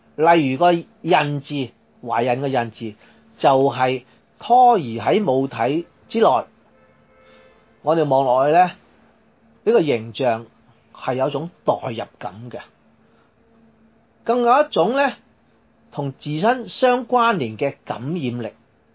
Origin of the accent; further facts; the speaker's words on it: China; 原来我们中国人讲到用一把刀来裁衣服